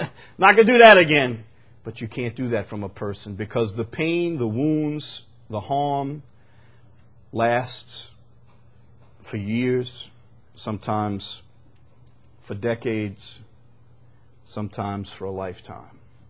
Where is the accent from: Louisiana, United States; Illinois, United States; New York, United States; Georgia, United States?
Louisiana, United States; Chalmette; I grew up in Chalmette.